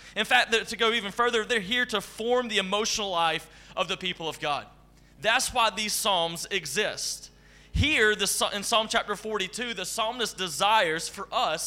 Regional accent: Georgia, United States; accent: southern; now in Wake Forest, United States; And if you are noticing the southern accent, that's because I'm originally from Georgia, and we call that the Deep South in America.

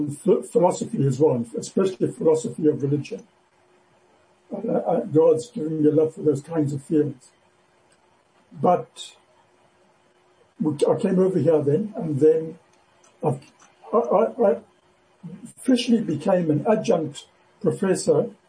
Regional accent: Harare, Zimbabwe; I grew up in Harare, but the college itself was in Bulawayo.

